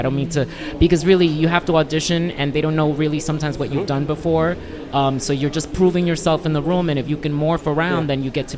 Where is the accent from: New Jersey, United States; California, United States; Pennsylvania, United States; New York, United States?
New Jersey, United States; Union City; also born or lived in Puerto Rico; I'm, I was born in Puerto Rico, mm-hmm. and I came to the States when I was about 4 years old. And then I grew up in a town called Union City, New Jersey.